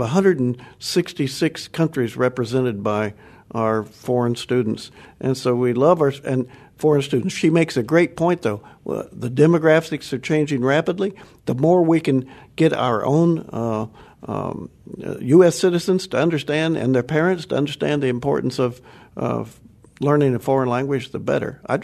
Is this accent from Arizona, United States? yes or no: no; Indiana, United States; Well, I grew up in Indiana, so obviously I didn't know anything much about Revolutionary War till I got here.